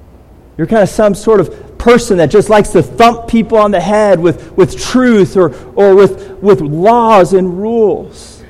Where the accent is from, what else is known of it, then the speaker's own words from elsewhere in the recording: California, United States; And so growing up in California, there's a lot of Mexicans. We're close to Mexico